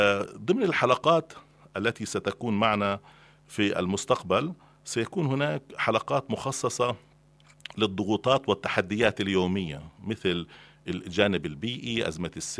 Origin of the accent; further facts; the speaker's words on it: Palestine; كثير حقيقة من المواطنين عندنا في فلسطين بشكل عام وفي نابلس مثلا بشكل خاص يعانوا من هذا الموضوع